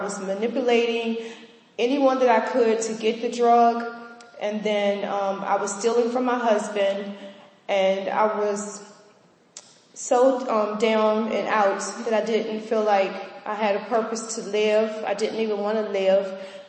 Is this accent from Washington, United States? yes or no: no; Culpeper, Virginia, United States; I'm from Culpeper, Virginia, and I'm 39 years old